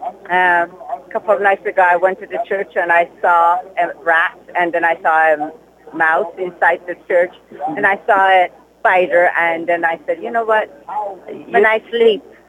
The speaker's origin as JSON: {"language": "English", "country": "Iran", "tie": "born or raised there", "moved": "yes", "lives_now": "United States", "said": "Yes, originally I was born and raised in Iran, and I came for American dream over here"}